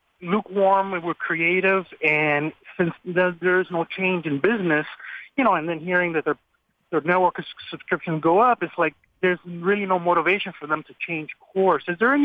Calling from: Miami, Florida, United States; from Miami.

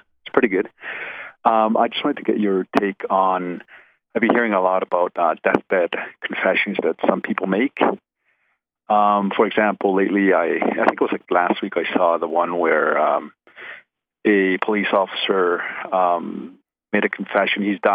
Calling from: Calgary, Alberta, Canada; Hey, Brian. … from Calgary.

